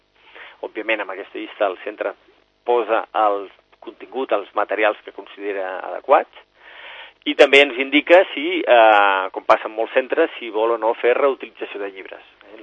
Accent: Sant Cugat del Vallès, Catalonia, Spain; jo sóc de Sant Cugat.

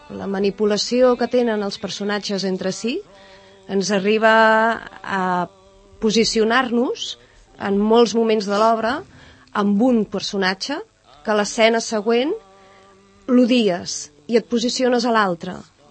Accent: Tàrrega, Catalonia, Spain; Jo la vaig veure representada al meu poble, a Tàrrega, fa bastants anys

